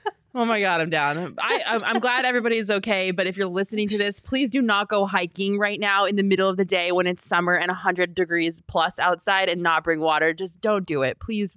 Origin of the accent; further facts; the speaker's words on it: Colorado, United States; If you know me, you know I'm from Colorado.